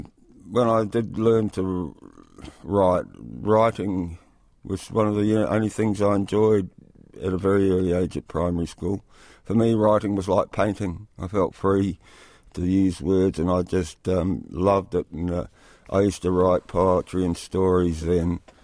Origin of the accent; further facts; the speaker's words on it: Khandallah, Wellington, New Zealand; I grew up in Kandala, and my mother was from north of Gisborne.